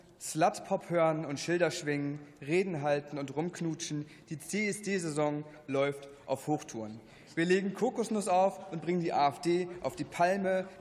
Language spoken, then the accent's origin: German; Lower Saxony, Germany; Ich komme aus Niedersachsen